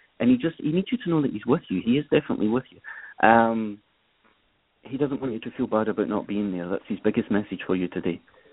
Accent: Scotland, United Kingdom; I wanted to say whiskey, but it may not have been just because I'm Scottish

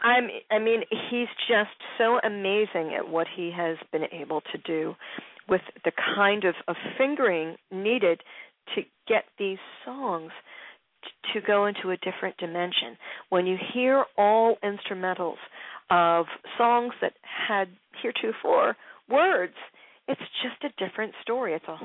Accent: Philadelphia, Pennsylvania, United States; now in Baltimore, United States; It's my hometown, and the … bring Philly back to me every time I hear them. I'm in Baltimore now, but I hear Philadelphia when they open up their mouths

